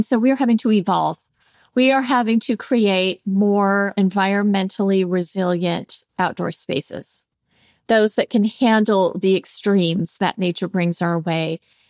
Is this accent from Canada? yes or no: no; California, United States; I come from Southern California, which is no stranger to droughts now and then. I moved to the desert where we do have drought now and then